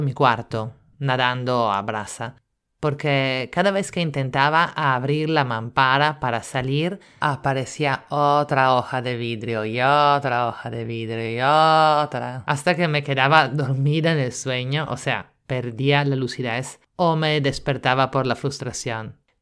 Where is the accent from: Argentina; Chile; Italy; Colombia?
Italy; Spanish is a second language; now in Lima, Peru; italiana en Lima